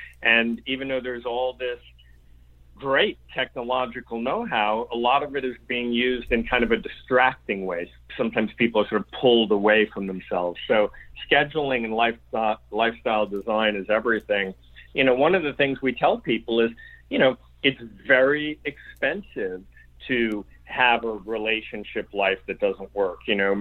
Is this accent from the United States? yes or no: yes; New York, United States; You know, I'm from New York.